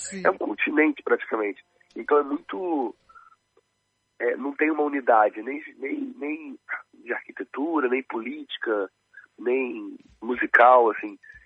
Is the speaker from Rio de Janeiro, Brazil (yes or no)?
yes; Rio de Janeiro, Brazil; Eu sou do Rio de Janeiro, né?